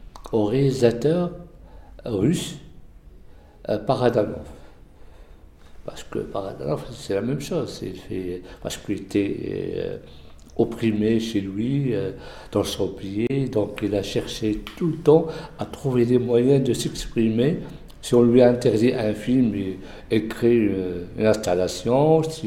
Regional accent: Morocco; Et surtout le documentaire chez nous, au Maroc.

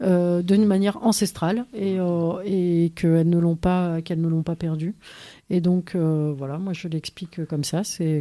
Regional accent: Paris, Île-de-France, France; now in Marseille, France; Et moi, je suis arrivée de Paris à Marseille. Ma famille n'est pas là.

